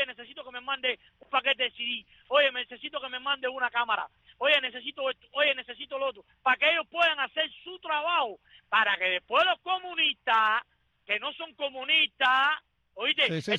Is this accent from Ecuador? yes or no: no; Cuba; Yo como cubano le estoy mandando porque me da la gana a mí.